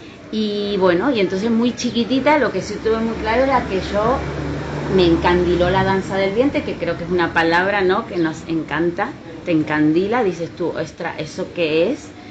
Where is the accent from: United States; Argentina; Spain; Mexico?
Argentina; moved away; yo vengo de Latinoamérica, o sea, de Sudamérica, Argentina, año 1992